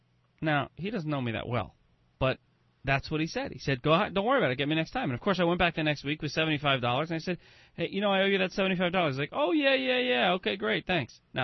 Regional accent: New Jersey, United States; now in Jersey City, United States; I live up in Jersey City, but I've known about Fiore's since, I was 22, because I'm from North Jersey in general, but I wasn't as close. I was in Essex County.

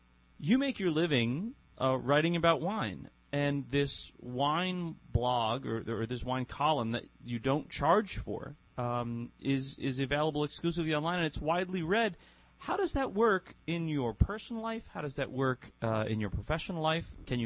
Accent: United States; I, as an American, get your newsletter.

